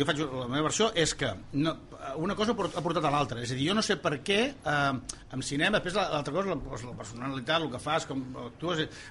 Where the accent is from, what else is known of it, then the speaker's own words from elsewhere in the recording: Catalonia, Spain; accent: Catalan; Però si jo tinc accent català